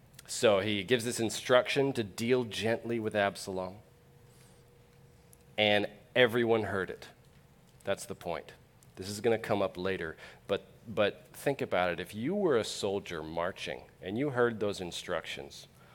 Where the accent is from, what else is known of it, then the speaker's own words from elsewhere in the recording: California, United States; I come from California.